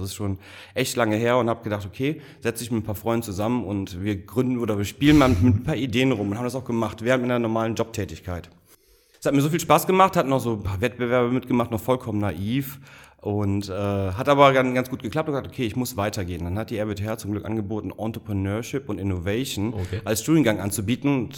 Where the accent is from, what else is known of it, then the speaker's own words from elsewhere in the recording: Stolberg, North Rhine-Westphalia, Germany; born there; bin gebürtiger Stolberger aus der Aachener Region also.